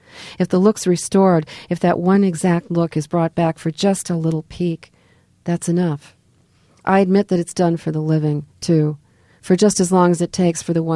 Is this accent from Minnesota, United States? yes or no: yes; Minnesota, United States; the novel is set in Minnesota. I'm from Minnesota originally.